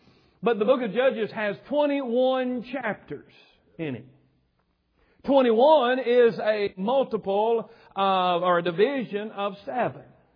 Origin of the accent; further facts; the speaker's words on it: United States; I'm an American 100%. I was born and raised here and glad to be so.